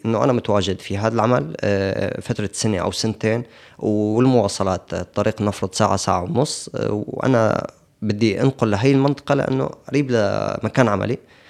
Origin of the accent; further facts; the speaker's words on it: Syria; moved away; إحنا كسوريين متمركز في مناطق بشكل جماعي